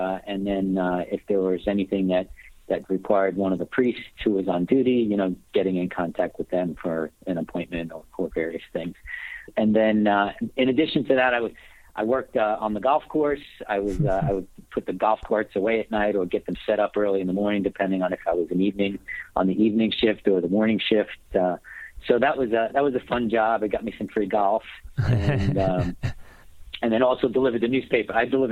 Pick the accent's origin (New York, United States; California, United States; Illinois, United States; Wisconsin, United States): New York, United States; Staten Island; But grew up in Staten Island, New York, the forgotten borough of New York City. Went to Catholic